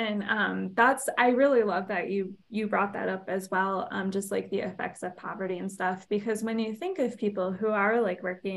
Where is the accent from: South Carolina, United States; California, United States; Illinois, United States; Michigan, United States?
Michigan, United States; You know, I grew up right outside of Detroit, where there are factories, kind of near like Zog Island, and that was all being pumped into the air.